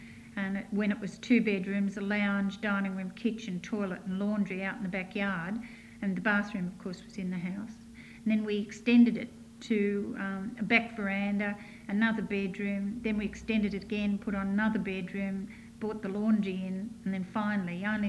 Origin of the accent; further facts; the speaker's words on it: Australia; I am an Australian, and I have four children, three boys and a girl.